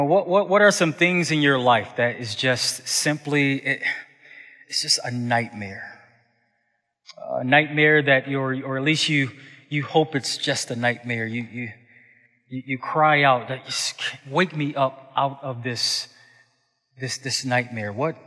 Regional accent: Buffalo, New York, United States; Growing up in Buffalo, New York, I grew up about 25 minutes from Niagara Falls, Ontario, and we would often go over to Niagara Falls as a teenager and as a young adult college student.

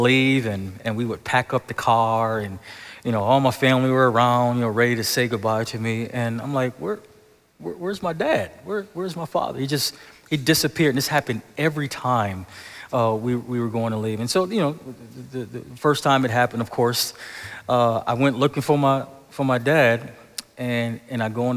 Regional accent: Buffalo, New York, United States; You see, I grew up in Buffalo, and snowed a lot, and I'm a Buffalo Bills fan.

